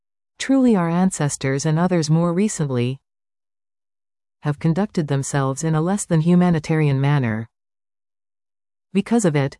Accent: Canada; Because we are Canadian, I'm just not so sure about the black flies and mo

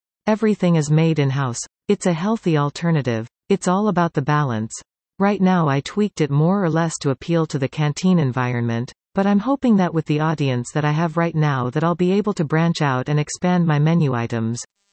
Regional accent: Nova Scotia, Canada; I grew up in Nova Scotia, East meets East.

